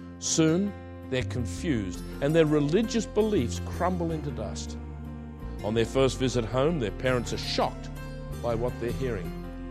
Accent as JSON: {"language": "English", "country": "Australia", "lives_now": "England, United Kingdom", "said": "As an Australian living in England, I've talked to many people"}